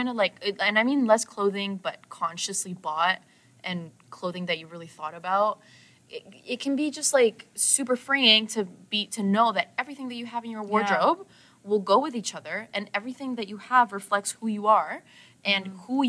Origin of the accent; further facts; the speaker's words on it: Colombia; moved away; I'm originally from Colombia, like South America, Colombia.